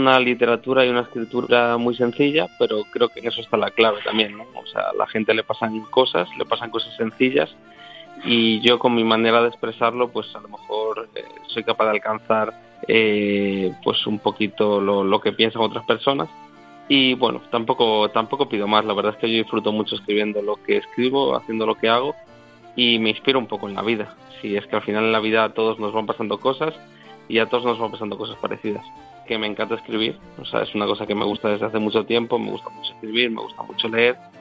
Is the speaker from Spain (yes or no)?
yes; Vigo, Galicia, Spain; Yo sigo viviendo en Vigo, yo soy de Vigo.